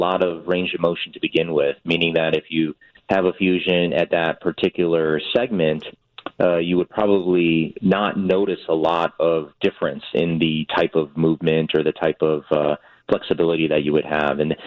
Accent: Wisconsin, United States; now in Chicago, United States; I grew up in Wisconsin, right outside the Green Bay area. I am of Chinese American and Taiwanese American descent, traveled all over before I've been to Chicago, and now I've lived in Chicago for the last 10 years.

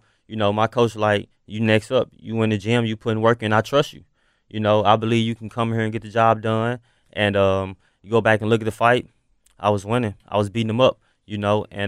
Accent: Memphis, Tennessee, United States; I'm from Memphis.

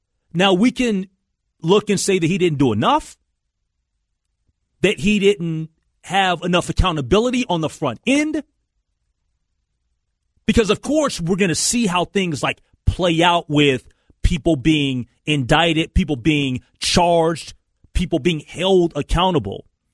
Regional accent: Minnesota, United States; Because right now, you get the feel like, as a Minnesotan, you are under attack.

